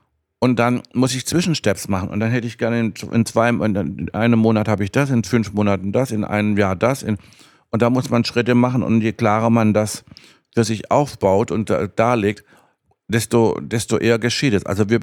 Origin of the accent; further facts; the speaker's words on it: Baden-Württemberg, Germany; Ich komme aus Baden-Württemberg, und bei uns war das so früher, wenn man wohin geht, bringt man was mit.